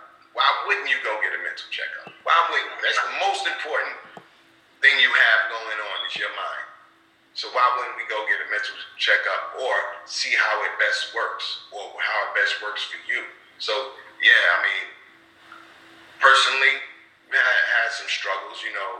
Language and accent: English; Brooklyn, New York, United States; Brooklyn, East New York, Brooklyn.